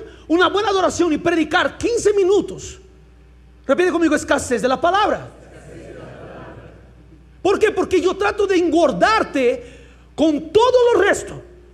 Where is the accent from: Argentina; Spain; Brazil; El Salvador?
Brazil; Spanish is a second language; Yo aprendí porque soy un brasileño y ya les enseño.